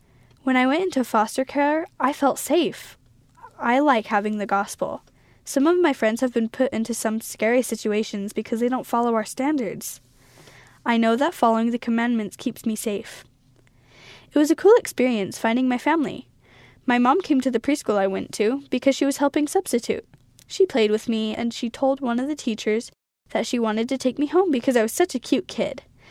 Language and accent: English; Nauvoo, Illinois, United States; also born or lived in Chicago, Illinois; I was born in Chicago, Illinois, but came to Nauvoo when I was in foster care.